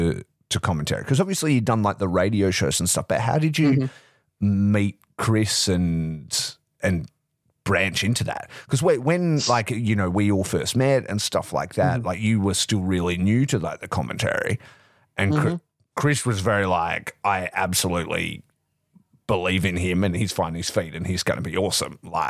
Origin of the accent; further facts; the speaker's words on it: Perth, Western Australia, Australia; So I'm from Perth, Western Australia.